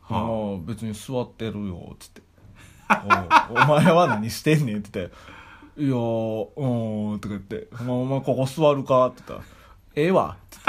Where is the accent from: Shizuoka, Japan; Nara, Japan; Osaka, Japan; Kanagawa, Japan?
Osaka, Japan; 初めて僕大阪なんですけど、